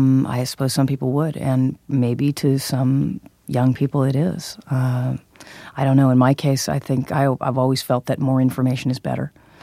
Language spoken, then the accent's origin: English; Hollywood, California, United States; And I grew up in Hollywood, so I was exposed to it all over the place.